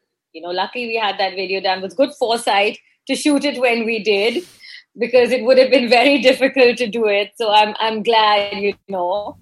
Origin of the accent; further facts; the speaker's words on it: India; English is a second language; I'm from India, right? I mean, right now also I'm in Mumbai. I'm born and brought up in India.